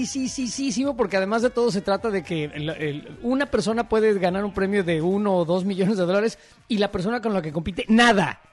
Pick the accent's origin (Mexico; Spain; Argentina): Mexico; todos somos mexicanos